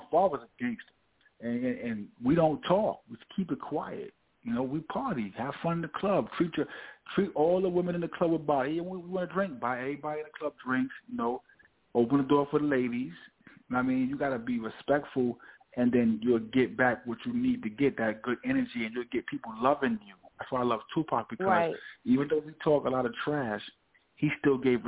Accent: Harlem, New York, United States; also born or lived in Bronx; I was born in the Bronx, but I was raised in Harlem.

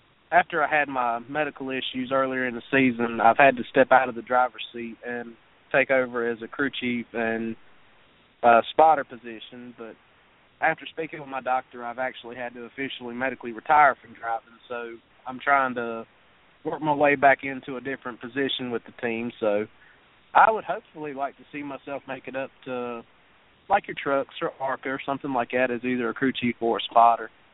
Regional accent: North Carolina, United States; And with my hometown being really close to Bowman Gray Stadium

